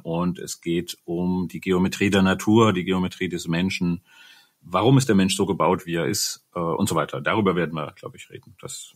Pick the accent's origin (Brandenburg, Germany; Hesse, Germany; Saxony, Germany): Saxony, Germany; Dresden; Also, ich komme aus Dresden, bin hier aufgewachsen